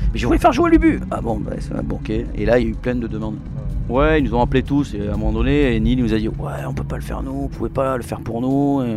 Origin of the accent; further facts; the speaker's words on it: Nouvelle-Aquitaine, France; Parce que nous on est des Landais, tu sais